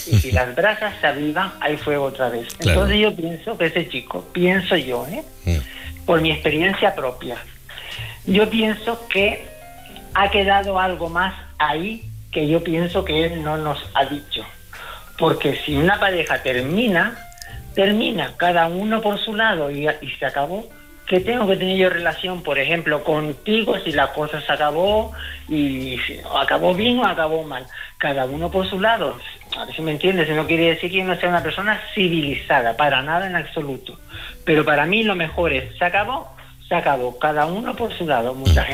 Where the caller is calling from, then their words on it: Las Palmas de Gran Canaria, Canary Islands, Spain; yo soy de Las Palmas de Gran Canaria, acabo de llegar a Zamora y estoy encantada.